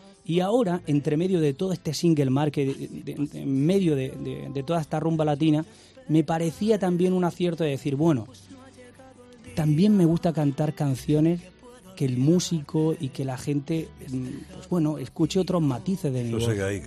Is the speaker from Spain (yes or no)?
yes; Spain; fíjate, fue una canción que compusimos … yo, los dos somos españoles